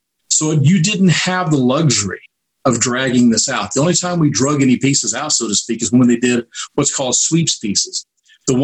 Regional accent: Kentucky, United States; So I get all those out of the way right off the top so people ignore the fact that I'm from Kentucky.

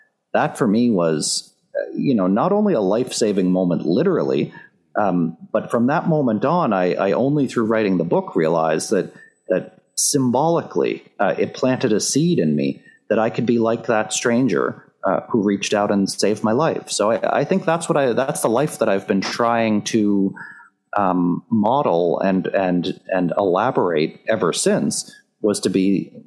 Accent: Cape Breton, Nova Scotia, Canada; So growing up in Cape Breton, Nova Scotia, you know, it's not a place where people normally talk about mental health or mental illness.

